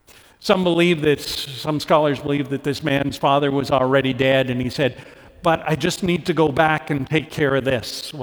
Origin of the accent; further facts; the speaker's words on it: Canada; and I'm Canadian. You didn't know that already, eh?